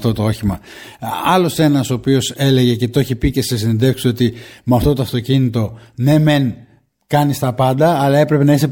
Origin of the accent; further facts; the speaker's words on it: Kleitoria, Western Greece, Greece; Όταν ήμουνα στα μέρη μου, στην Κλειτορία, εκεί στα Καλάβρητα